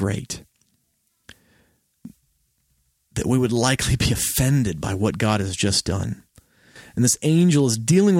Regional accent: Texas, United States; You know, I'm from Texas, and I can totally see that happening.

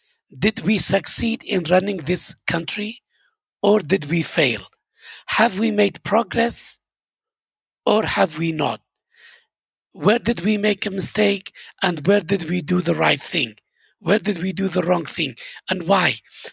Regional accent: Erbil, Kurdistan Region, Iraq; also born or lived in Mosul; Well, I call Hawler Erbil home. I was born here and I grew up here. I did my high school here. Then I went to Mosul. I studied the University of Mosul for 4 years.

